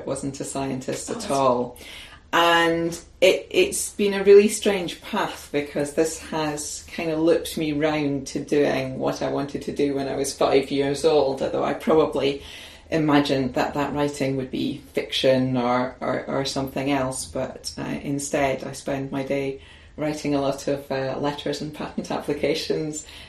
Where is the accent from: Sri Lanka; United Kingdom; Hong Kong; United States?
United Kingdom; Paisley, Scotland; where I grew up in Paisley in the west of Scotland.